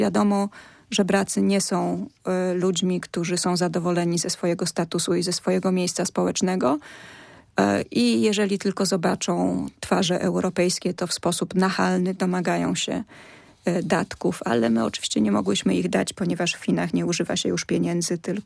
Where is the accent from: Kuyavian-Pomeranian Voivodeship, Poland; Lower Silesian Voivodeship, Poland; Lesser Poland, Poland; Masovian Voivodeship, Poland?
Lower Silesian Voivodeship, Poland; Wrocław; born there; Urodziłam się we Wrocławiu. Moi dziadkowie pochowani są we Wrocławiu